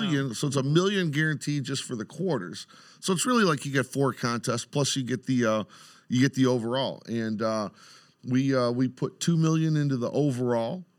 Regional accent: Detroit, Michigan, United States; So growing up in Detroit, most kids are picking the Lions, you know.

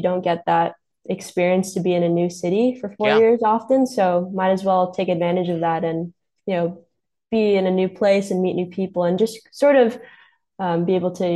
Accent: Los Angeles, California, United States; growing up in Los Angeles, just not sure how familiar I was just like the whole trajectory of basketball, but like growing up in a Lakers town with Kobe and Shaq reigning pretty supreme

